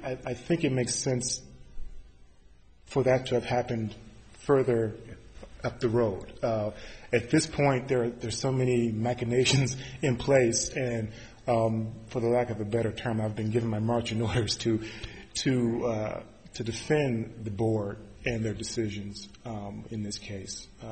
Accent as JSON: {"language": "English", "town": "Washington", "region": "District of Columbia", "country": "United States", "said": "I'm actually from Washington, D.C."}